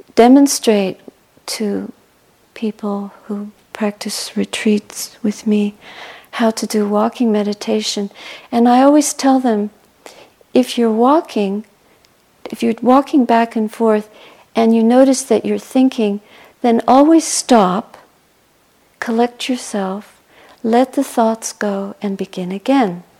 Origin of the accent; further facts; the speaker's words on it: Canada; I'm 61 and a half, and I'm Canadian